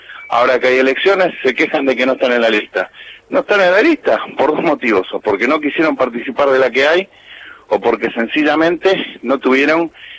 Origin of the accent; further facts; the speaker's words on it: Argentina; Nosotros somos argentinos